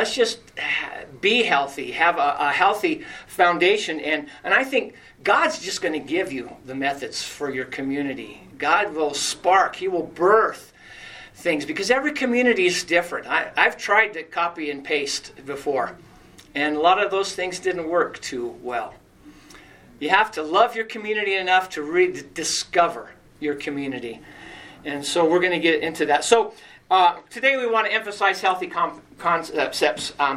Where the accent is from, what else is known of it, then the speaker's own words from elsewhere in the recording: Colorado, United States; Some of our mountain towns, I'm from the Western Slope, but I spent the majority of my life now on the plains.